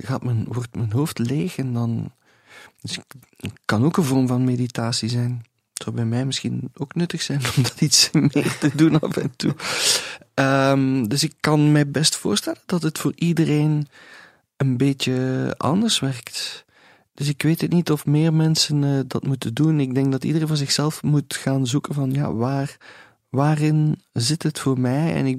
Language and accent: Dutch; Beervelde, East Flanders, Belgium; het dorp waar ik opgegroeid ben, Beervelde, waar ik nog steeds woon, het ligt op ongeveer 10 kilometer van Oostakker.